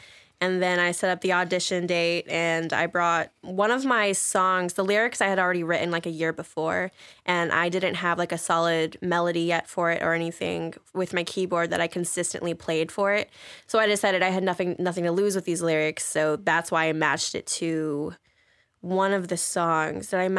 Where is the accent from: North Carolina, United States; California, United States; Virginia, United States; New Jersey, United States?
North Carolina, United States; moved away; I moved to Massachusetts from North Carolina 2 years ago, and I started going to Quincy College.